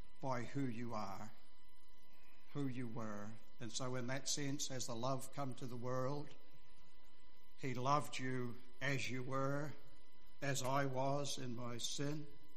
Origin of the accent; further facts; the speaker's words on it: New Zealand; the big native bush where we grew up in the Catlins